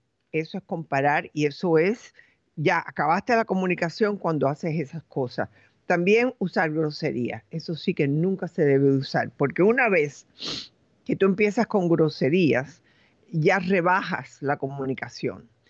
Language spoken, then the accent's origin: Spanish; Galicia, Spain; Y yo lo sé porque soy gallega.